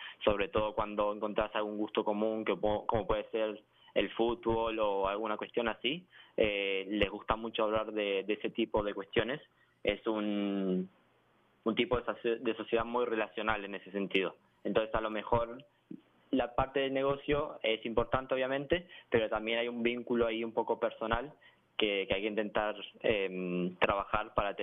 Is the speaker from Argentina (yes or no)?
yes; Mar del Plata, Buenos Aires Province, Argentina; moved away as an adult; also born or lived in Spain / Italy; Yo nací en Argentina, nací en Mar del Plata, ahí es donde está mi familia y donde siempre estará mi hogar. Y luego con 18 años me fui a estudiar a España. Estuve también estudiando un año en Italia, entonces, bueno, tengo un poco de mezcla de todos lados y por eso tengo un acento así un poco raro también.